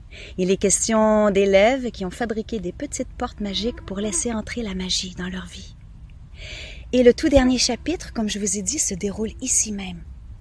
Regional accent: Quebec, Canada; Je suis native du Saguenay-Lac-Saint-Jean.

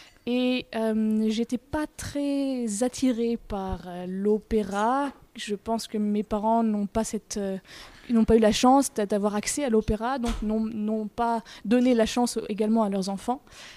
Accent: France; j'ai été engagée en tant que française

